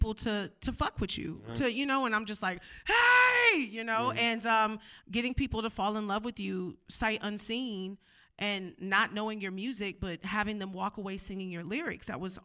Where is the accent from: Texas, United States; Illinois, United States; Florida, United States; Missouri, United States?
Texas, United States; Houston; I grew up in Houston.